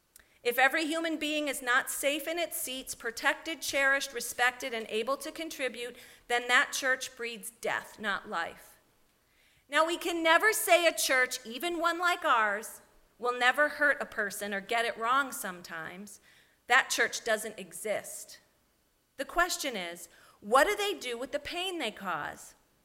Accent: Connecticut, United States; I asked if she was from my hometown in Connecticut.

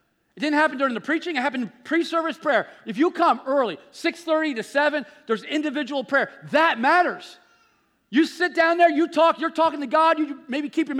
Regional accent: New Jersey, United States; We're from North Jersey. Don't mess with me. I'm from North Jersey. I got friends from Bayonne.

